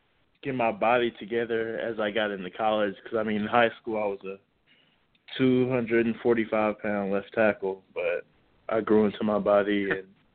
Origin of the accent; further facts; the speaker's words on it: Kentucky, United States; I'm originally from Kentucky, so that's right across the river, so my family could come watch me play.